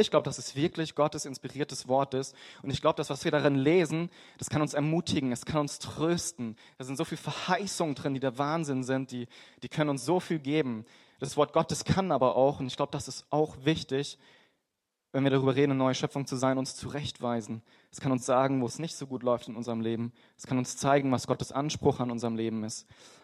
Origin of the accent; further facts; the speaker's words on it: Freiburg, Baden-Württemberg, Germany; Und ich bin gar nicht christlich aufgewachsen. Also ich komme aus Freiburg, Süddeutschland, schöne Stadt, sehr katholisch.